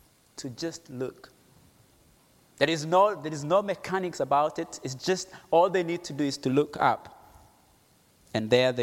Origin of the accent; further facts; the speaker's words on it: Kenya; English is a second language; I grew up in Kenya where we would go often to look for cow food in wild places